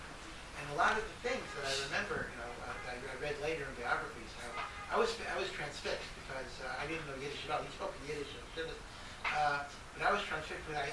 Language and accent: English; Hartford, Connecticut, United States; The thing is that I grew up in Hartford, Connecticut. Matthew is West Hartford, but I'm from the old neighborhood, Hartford, Connecticut.